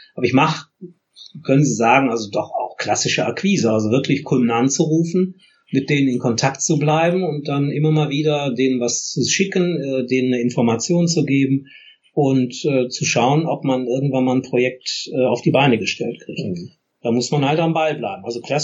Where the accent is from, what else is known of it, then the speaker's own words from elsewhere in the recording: Essen, North Rhine-Westphalia, Germany; ich komme ja ursprünglich aus Essen